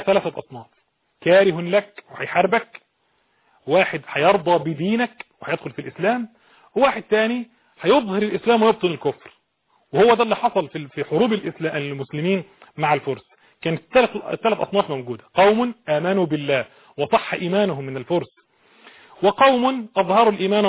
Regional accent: Egypt; احنا عندنا في مصر، انا شخصيا عندي حساسيه من موضوع الفيل ده

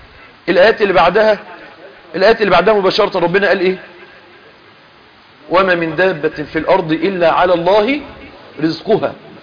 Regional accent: Mansoura, Dakahlia, Egypt; انا دلوقتي من المنصوره، فاحنا واخدين اكل معانا واحنا طالعين من المنصوره

